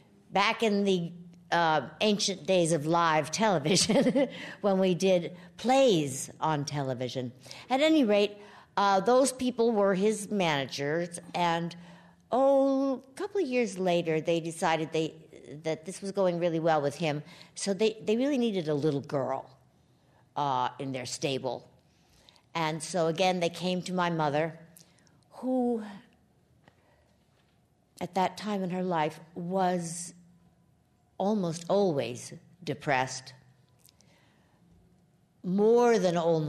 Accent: New York City, New York, United States; I grew up in New York City. We were very poor.

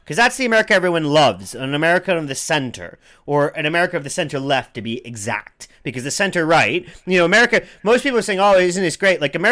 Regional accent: Cincinnati, Ohio, United States; Even the small towns, and I didn't grow up in a small town. I grew up in Cincinnati

